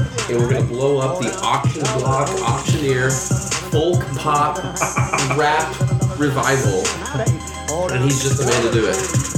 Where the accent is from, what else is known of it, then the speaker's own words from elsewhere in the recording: Vandalia, Illinois, United States; I grew up with him in Vandalia.